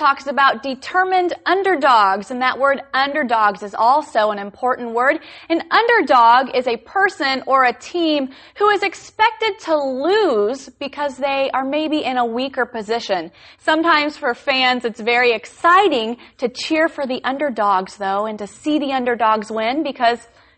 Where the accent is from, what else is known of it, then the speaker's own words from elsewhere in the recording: United States; And you know, since we're from America, we've both experienced this excitement.